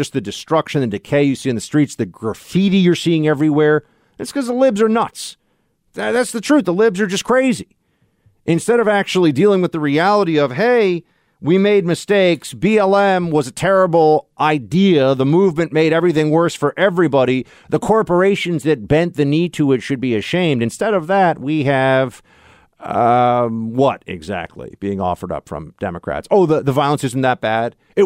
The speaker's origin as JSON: {"language": "English", "region": "New York", "country": "United States", "said": "he is a congressman from Long Island here in New York, my home state"}